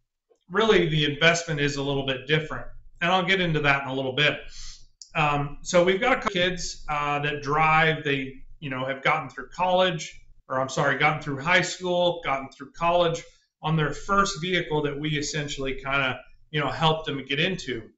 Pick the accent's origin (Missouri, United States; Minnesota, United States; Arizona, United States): Missouri, United States; Joplin; also born or lived in Michigan / Indiana; I'm from the Joplin area, so I'm a local from, you know, Southwest Missouri. I did spend some time growing up in the southern part of Michigan and the northern part of Indiana.